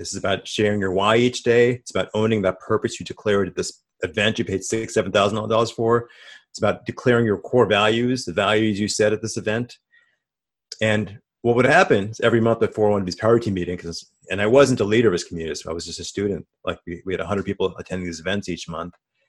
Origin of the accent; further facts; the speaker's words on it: Queens, New York, United States; growing up, particularly growing up in Queens, New York, and being Asian American, Indian, and so forth